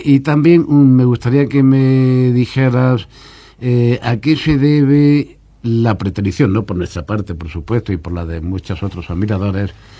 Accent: Granada, Andalusia, Spain; Antonio Carvajal y yo somos granadinos

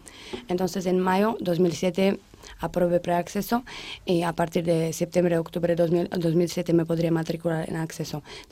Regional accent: Slovakia; Spanish is a second language; Yo soy de Eslovaquia.

